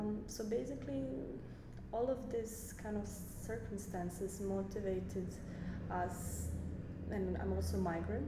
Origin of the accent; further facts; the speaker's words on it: Croatia; Yes, I'm originally from Croatia